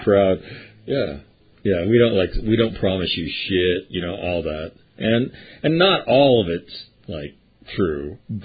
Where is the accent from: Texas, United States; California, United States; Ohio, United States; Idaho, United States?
California, United States; moved away as an adult; also born or lived in Grand Forks, North Dakota; I lived up in North Dakota for a number of years. Born and raised in California, moved my family up there, and lived in Grand Forks, North Dakota, the home of the University of North Dakota.